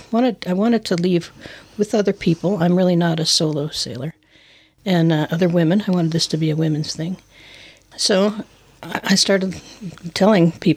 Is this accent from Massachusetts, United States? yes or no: no; Port Townsend, Washington, United States; since we're from Port Townsend, we say that after Wind Boat Festival is acceptable